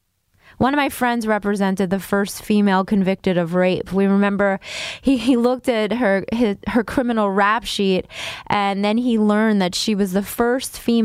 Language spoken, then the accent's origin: English; New York, United States; I'm from Rockland County, so good morning.